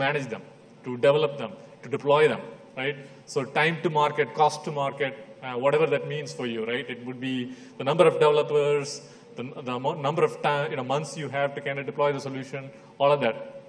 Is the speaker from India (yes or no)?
yes; India; moved away as an adult; now in United States; So I grew up in India. I went to the United States for my graduate education and then started working for Microsoft.